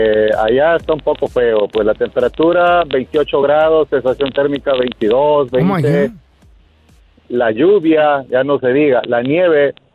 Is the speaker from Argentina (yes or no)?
no; El Salvador; now in United States; Yo soy de El Salvador.